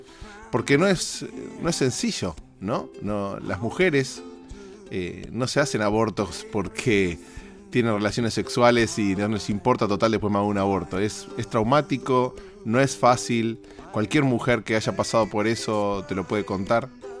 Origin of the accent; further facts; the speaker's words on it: Argentina; Y en mi país, en Argentina